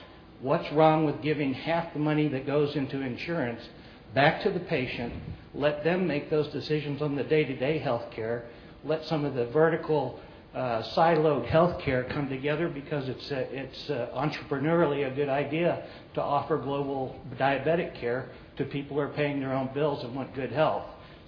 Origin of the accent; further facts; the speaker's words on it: San Diego, California, United States; I'm from San Diego.